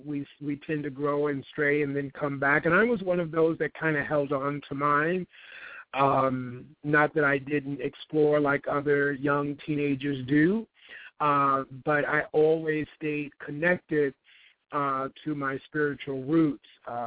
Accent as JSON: {"language": "English", "town": "Los Angeles", "region": "California", "country": "United States", "tie": "born or raised there", "said": "I grew up in Los Angeles, where it was a fun place to grow up, where Disneyland and Knott's Berry Farm and all those wonderful places were."}